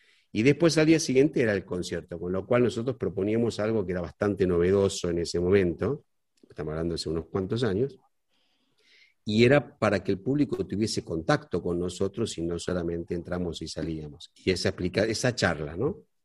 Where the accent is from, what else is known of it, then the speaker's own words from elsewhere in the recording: Argentina; nosotros le damos mucha importancia en la fundación como argentinos